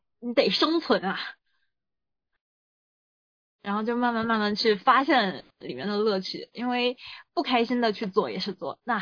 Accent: Tianjin, China; now in United States; 来了马里兰这边，季节气候其实跟，因为我是天津人嘛，就是它跟天津的纬度都比较像

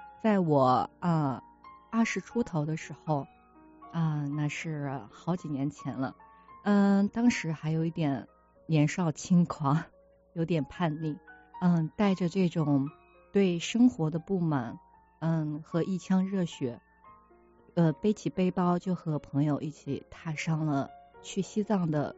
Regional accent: Shanghai, China; 我来自上海

